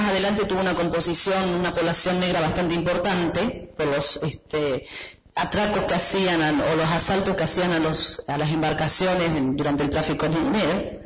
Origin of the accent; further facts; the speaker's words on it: Carmen de Patagones, Buenos Aires Province, Argentina; soy de Carmen de Patagones.